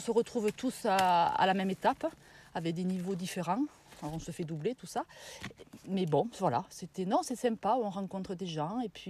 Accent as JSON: {"language": "French", "town": "Pau", "region": "Nouvelle-Aquitaine", "country": "France", "said": "On fait de la montagne dans les Pyrénées, et puisqu'on est de Pau."}